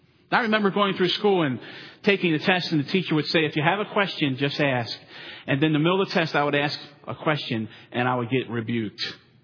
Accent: East Coast, United States; I grew up on the East Coast, and my father had a boat

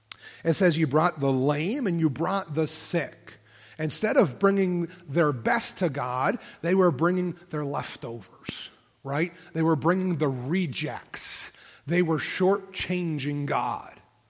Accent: Harrisburg, Pennsylvania, United States; I remember our church back when that I grew up in Harrisburg, we were remodeling a office

